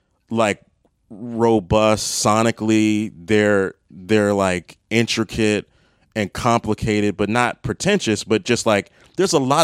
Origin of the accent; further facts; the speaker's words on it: Maryland, United States; now in Chicago, United States; moving to, you know, I'm from the Maryland, D.C. area, moving to Chicago, and really being on my own.